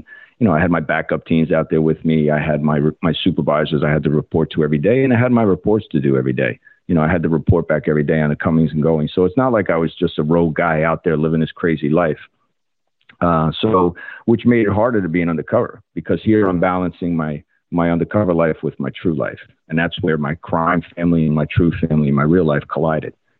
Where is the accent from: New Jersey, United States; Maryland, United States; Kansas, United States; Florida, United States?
New Jersey, United States; What I saw growing up in Hudson County, New Jersey, is still out here and just as strong and prevalent as ever.